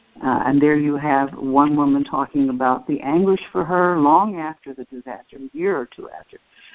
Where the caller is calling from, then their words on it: Lacey, Washington, United States; I'm calling from Lacey, Washington, next to Olympia, Washington.